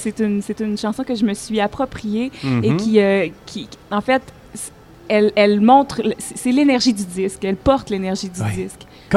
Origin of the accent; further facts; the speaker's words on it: Quebec, Canada; Moi, je suis beauceronne d'origine.